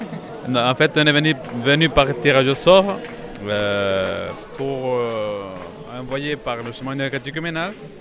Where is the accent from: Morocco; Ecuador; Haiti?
Ecuador; French is a second language; now in France; je viens de l'Équateur.